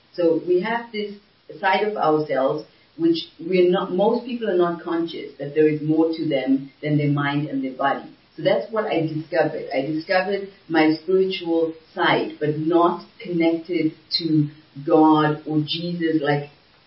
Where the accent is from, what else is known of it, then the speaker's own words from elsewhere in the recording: Zimbabwe; because I'm from Zimbabwe, from Africa, and nobody goes to India from the people I know